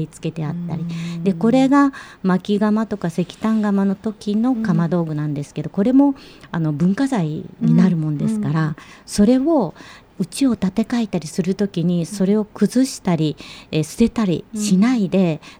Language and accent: Japanese; Nagoya, Aichi, Japan; 私も名古屋から来てるから、全然風が違うって感じがして好きです